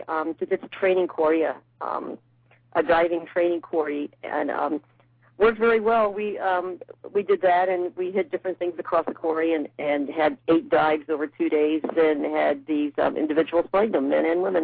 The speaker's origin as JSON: {"language": "English", "town": "Safford", "region": "Arizona", "country": "United States", "tie": "born or raised there", "said": "I grew up in Arizona. Uh-huh. I grew up in Stafford, Arizona."}